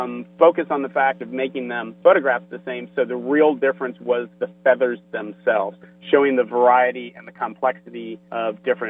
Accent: Kansas, United States; you know, I'm from Kansas and I had an uncle who always said that you have to ride the horse in the direction it's going.

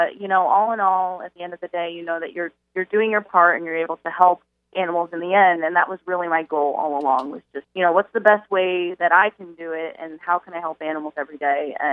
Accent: New Jersey, United States; now in Philadelphia, United States; I grew up in North Jersey, and then right after I graduated college, I moved to Philadelphia, and I've been here for about 5 years.

